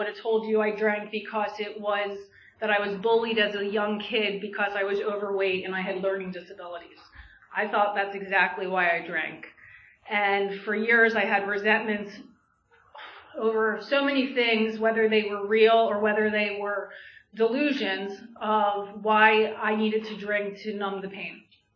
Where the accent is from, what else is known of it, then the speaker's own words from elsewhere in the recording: Holland, Pennsylvania, United States; So I come from Bucks County. I mean, I grew up in Holland, which is right next to Newtown